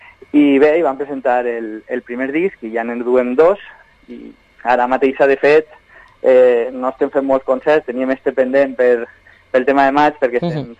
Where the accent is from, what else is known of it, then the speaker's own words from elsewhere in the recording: Vila-real, Valencian Community, Spain; perquè al final som de Vila-real, som del poble.